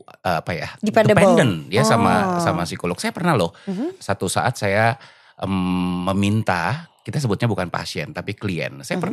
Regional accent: Lampung, Indonesia; Ya gue orang Lampung. Kok lo tahu sih gue orang Lampung?

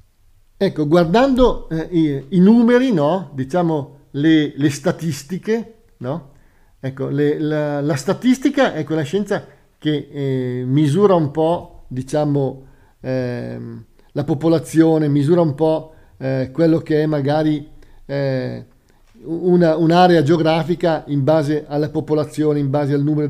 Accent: Lombardy, Italy; Io sono lombardo, no? E sono nato non a Milano, ma in un paesino molto piccolo che è nel nord, ad est di Milano, diciamo, no? Ad est di Milano. È un paese appunto molto piccolo, adesso è diventato ovviamente una città più grande

